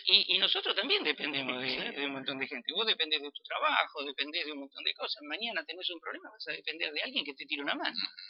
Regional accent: Argentina; Y yo creo que nosotros como argentinos es el tiempo de empezar a pensar

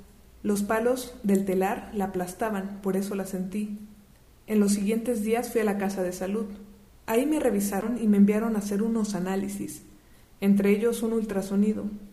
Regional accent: Tepetzalan, Puebla, Mexico; Yo soy de Tepetzalan y allá, en la Sierra Nororiental de Puebla, donde hay cerros, cafetales, maizales y grutas, antes ahí volaban los quetzales y hoy vivimos los macehualmi.

